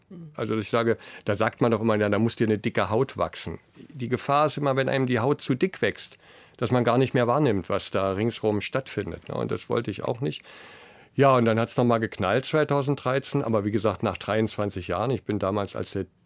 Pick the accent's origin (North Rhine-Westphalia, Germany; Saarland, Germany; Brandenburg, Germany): Brandenburg, Germany; Potsdam; also meine alte Heimatstadt Potsdam, aber ich bin auch gerne da oben im Norden.